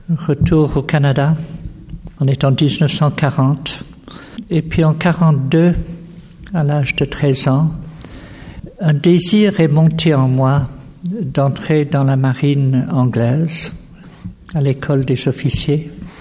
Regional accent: Switzerland; born there; Et puis comme je suis né en Suisse, je peux le dire aussi.

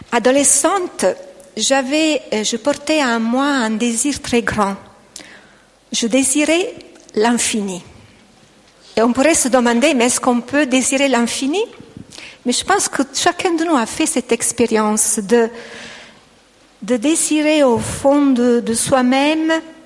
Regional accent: Italy; accent: Italian; French is a second language; Vous excuserez mon français parce que j'ai un petit accent italien, même si ça fait 25 ans que j'ai habité un pays francophone, mais l'accent reste toujours.

